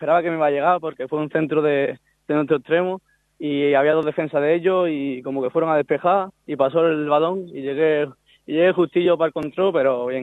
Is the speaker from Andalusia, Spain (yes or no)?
yes; Málaga, Andalusia, Spain; a todos, como malagueños que somos, yo creo que va a ser una motivación extra. Estás jugando en el campo de tu ciudad